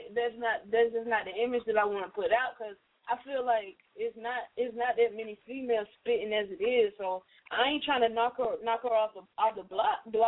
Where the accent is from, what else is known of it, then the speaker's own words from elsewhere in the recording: the South, United States; accent: southern; I definitely try to make sure that you can hear my southern accent when I spit. I really want people to know that I don't want people to get it confused as to what region I belong to. Like, I really want people to understand that I'm from the South.